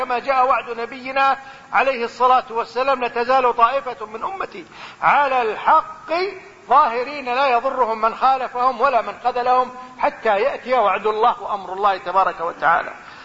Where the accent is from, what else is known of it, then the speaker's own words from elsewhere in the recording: Kuwait; وهو عندنا في الكويت، وفي الكويت ما شاء الله رؤوس كثيرة جدا